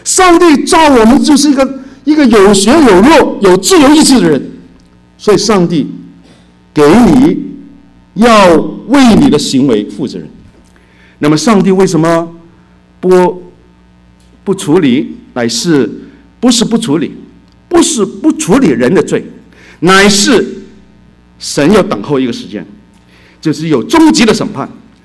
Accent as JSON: {"language": "Chinese", "country": "Hong Kong", "said": "尤其是我们香港人，我香港来的，对不对？香港人骂人很厉害的"}